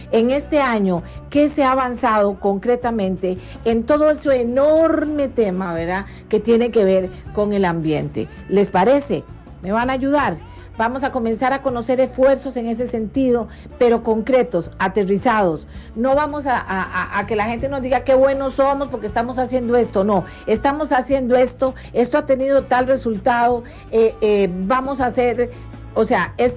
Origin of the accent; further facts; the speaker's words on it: Costa Rica; como somos los costarricenses, personas de estudio, personas de gran conciencia y de gran inteligencia emocional